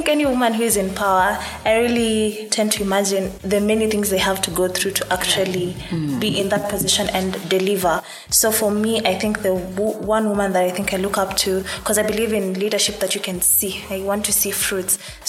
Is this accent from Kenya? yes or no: yes; Kitale, Trans-Nzoia County, Kenya; So I come from Kitale.